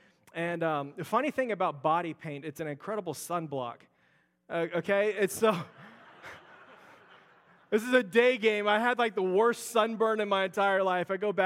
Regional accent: Houston, Texas, United States; I grew up in the Houston area, and so the Astros are my first love, and even the bad years.

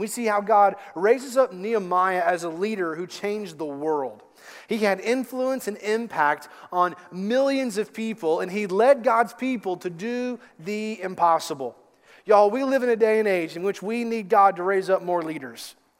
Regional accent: Lexington, Kentucky, United States; You know, growing up in Lexington, Kentucky, I was born and raised there.

